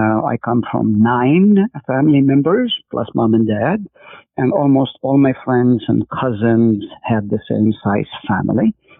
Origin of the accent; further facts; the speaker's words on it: Haifa, Haifa District, Israel; also born or lived in Nazareth; So I was born in Nazareth. At 3 years old, my family moved to Haifa